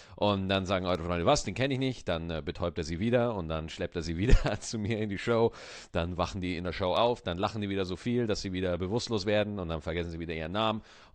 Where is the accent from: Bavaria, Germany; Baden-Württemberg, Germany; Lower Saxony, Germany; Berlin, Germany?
Bavaria, Germany; Oberalteich; Oberalteich, wo ich geboren, wo ich herkomme, Oberalteich in der Nähe vom Bogen